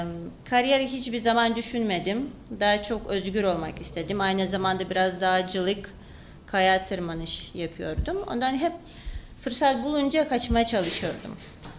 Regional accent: Vilnius, Vilnius County, Lithuania; born there; Turkish is a second language; Aslında Vilnius'ta, başkentte doğdum.

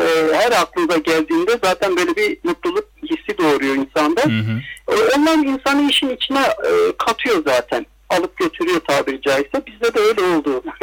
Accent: Izmir, İzmir, Turkey; also born or lived in Muş; Yani 1973 Muş doğumluyum. Aslında Muşluyum. 7 yaşından itibaren işte İzmir'e geldim

